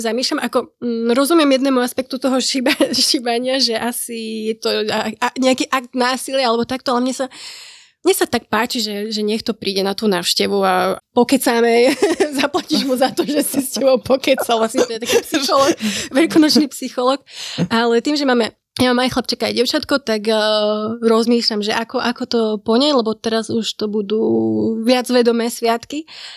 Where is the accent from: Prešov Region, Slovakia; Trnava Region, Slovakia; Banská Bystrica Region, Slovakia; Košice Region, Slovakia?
Prešov Region, Slovakia; Prešov; Ja som z Prešova, to je najväčšie mesto na Slovensku. Máme tam totálnu infraštruktúru vybavenú.